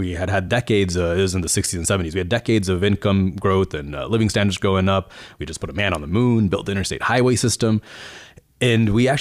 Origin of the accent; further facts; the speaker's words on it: Texas, United States; I didn't come from money, you know, and I grew up middle class in Texas, but my parents actually grew up quite poor in India.